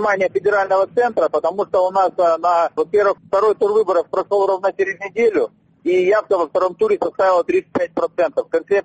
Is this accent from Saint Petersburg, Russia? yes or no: no; Lesozavodsk, Primorsky Krai, Russia; Ну и то, что я сам местный, я родился в Лесозаводске.